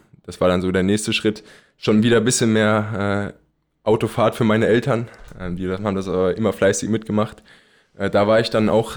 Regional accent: Eltville-Erbach, Hesse, Germany; Also mein Heimatdorf ist Eltville-Erbacht. Es ist im schönen Rheingau. Es ist nicht weit von Wiesbaden. Also ich sage auch meistens in der Nähe von Wiesbaden, weil das natürlich nicht bekannt ist.

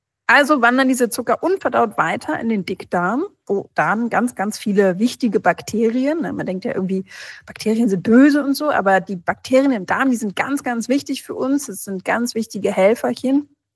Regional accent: Brazil; ich bin ja auch in Brasilien aufgewachsen

